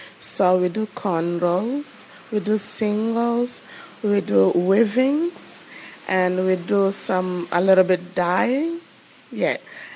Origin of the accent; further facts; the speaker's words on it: South Sudan; English is a second language; now in Hobart, Australia; I'm from South Sudan. I live in Hobart for 10 years.